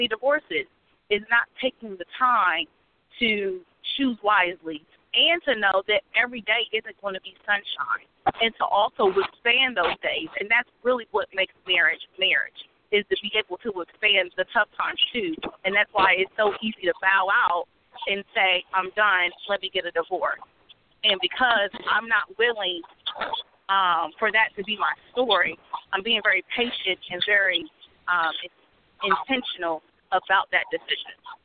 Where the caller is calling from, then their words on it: Columbus, Ohio, United States; I'm calling from Columbus, Ohio.